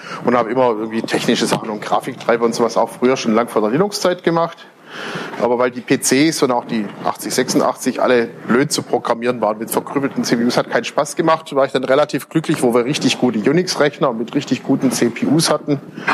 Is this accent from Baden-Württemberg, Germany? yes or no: yes; Tübingen, Baden-Württemberg, Germany; Das hat bei uns in der Schule schon angefangen, obwohl es gar nicht so hieß. Aber bei uns in Tübingen gab es 3 Gymnasien